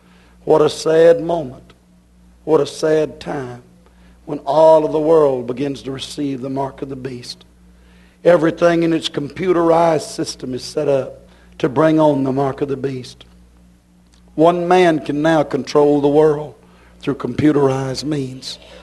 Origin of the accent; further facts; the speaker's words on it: Haiti; Not too long ago, we come from Haiti.